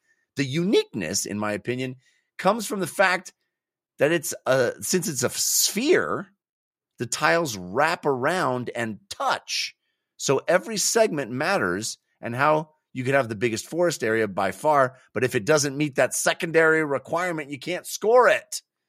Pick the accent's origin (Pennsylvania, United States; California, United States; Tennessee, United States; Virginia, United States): California, United States; I'm not one of them. I was a California boy. I didn't have ice skating much when I was growing up.